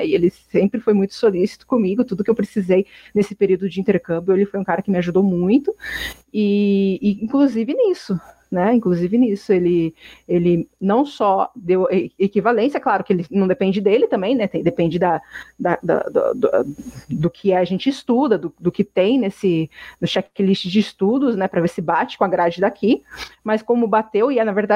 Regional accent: Chile; first language Spanish; Portuguese is a second language; que sou eu, que sou espanhola, não, que falo espanhol, que sou chilena, não estou entendendo nada do que esse cara está falando

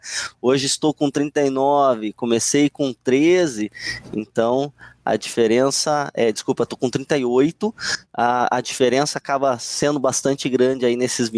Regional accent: Curitiba, Paraná, Brazil; born there; Não, eu nasci em Curitiba

